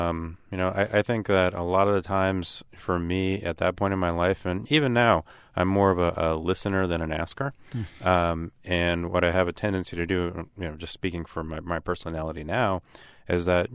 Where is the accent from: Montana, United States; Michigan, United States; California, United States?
California, United States; Santa Cruz; born there; Sure. So I was born in Santa Cruz.